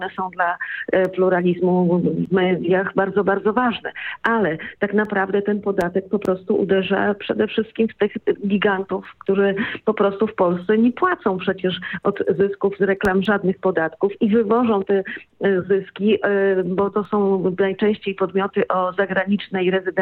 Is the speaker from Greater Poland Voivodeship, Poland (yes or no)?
yes; Poznań, Greater Poland Voivodeship, Poland; bo ja z Poznania, to też dużo śniegu